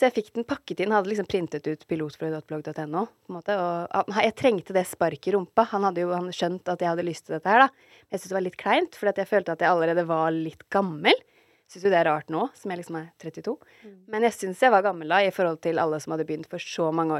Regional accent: Fredrikstad, Østfold, Norway; also born or lived in Trondheim / Kristiansand / Halden; jeg ble født i Trondheim, og så flyttet vi til Kristiansand, og så flyttet vi til Halden, og så flyttet jeg til Fredrikstad. Men jeg har på en måte sånn, barndommen min har vel vært lengst i Fredrikstad.

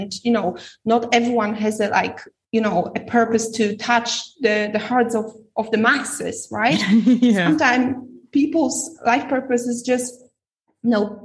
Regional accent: Poland; I went back to Europe. I'm from Poland

